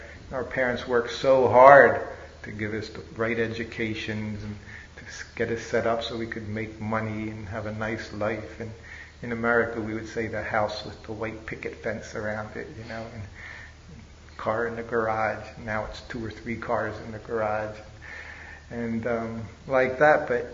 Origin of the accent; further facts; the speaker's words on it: United States; I met the devotees in Philadelphia. I'm an American boy.